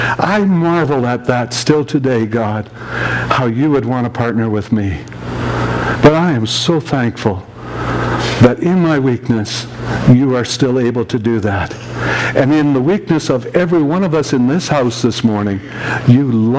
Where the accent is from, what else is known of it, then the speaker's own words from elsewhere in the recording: Manitoba, Canada; I'm from Manitoba. That's north of North Dakota, for those of you who are not familiar with geography. I know all Americans dream about living in North Dakota. But I lived just north of there when I grew up.